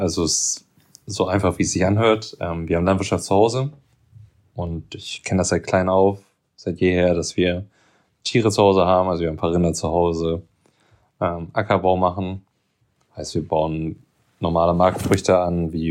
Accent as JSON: {"language": "German", "town": "Göttingen", "region": "Lower Saxony", "country": "Germany", "said": "Ich komme aus der Nähe von Göttingen"}